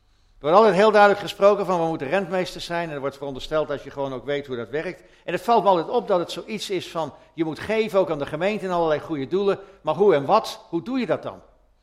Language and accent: Dutch; Netherlands; want wij zijn Nederlanders